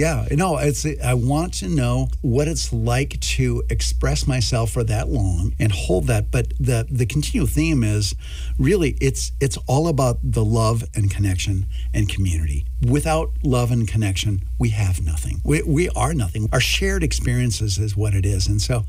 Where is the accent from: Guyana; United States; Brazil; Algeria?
United States; Bagley; And so I'm going to talk about what it's like growing up in Bagley, this small little town.